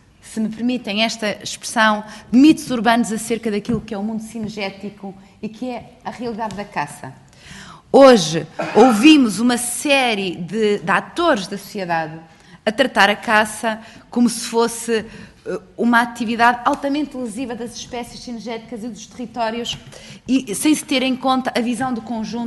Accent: Arcos de Valdevez, Norte, Portugal; eu sou do distrito de Viana do Castelo, Arcos de Valdevez, 80% do território, Reserva Mundial da Biosfera.

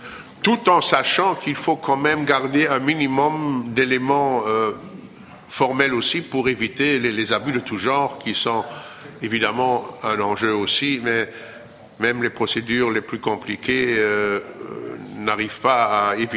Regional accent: Belgium; Bon, chez nous en Belgique

